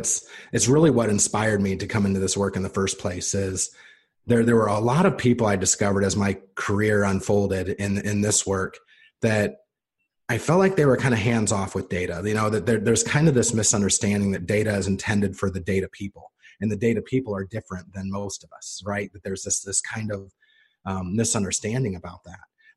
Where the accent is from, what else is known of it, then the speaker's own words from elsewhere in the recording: Indiana, United States; I did. Yeah. Born and raised in Indiana.